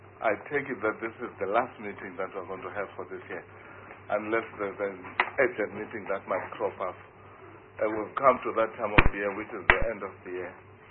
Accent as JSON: {"language": "English", "country": "South Africa", "said": "But I had to keep on telling them that no, I'm from South Africa, I'm not from Ghana."}